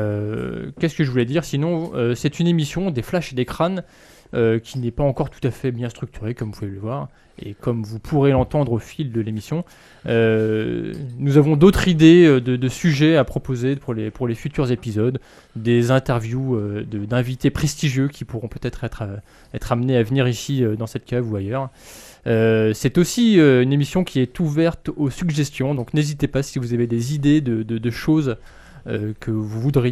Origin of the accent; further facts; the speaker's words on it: Paris, Île-de-France, France; ans, bientôt 36 peut-être, deux enfants, mariés, casés, et du coup, parisien dans l'âme, parisien dans la vie. Je suis né à Paris, même pas très loin d'ici d'ailleurs, parce que je suis né dans le 12e arrondissement, hôpital Saint-Antoine